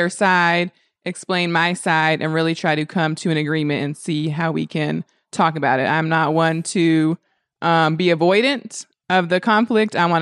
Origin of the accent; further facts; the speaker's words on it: Atlanta, Georgia, United States; I'm 34 years old. I'm from Atlanta